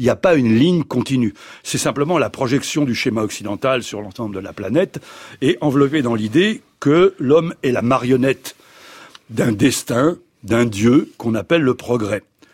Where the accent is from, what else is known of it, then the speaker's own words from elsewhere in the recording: Paris, Île-de-France, France; moi, dans mon enfance, à Paris, dans les années 50